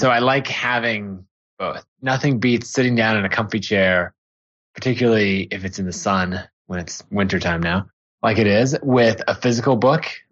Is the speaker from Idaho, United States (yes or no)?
yes; Idaho, United States; Yep. I grew up maybe 45 minutes outside of the city, up in the mountains, and went to school at Boise State.